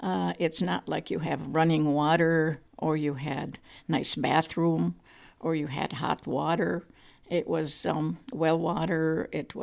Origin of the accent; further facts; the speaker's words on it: Gorlice, Lesser Poland, Poland; Yeah, I grew up in Poland, and that was like 1935, and lived there until 1947. Ours was a village about a few miles from the middle, from the downtown, you could say, Gorlice. That was my hometown.